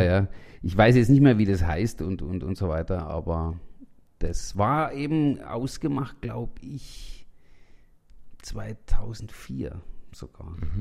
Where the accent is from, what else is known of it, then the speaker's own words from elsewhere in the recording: Southern Germany, Germany; und das ist Süddeutschland, ich komme aus Süddeutschland